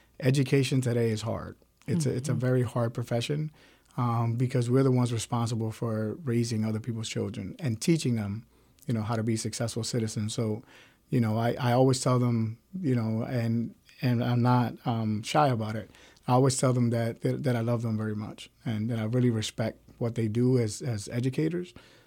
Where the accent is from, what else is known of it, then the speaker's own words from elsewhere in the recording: Philadelphia, Pennsylvania, United States; Growing up in North Philadelphia, that to me is success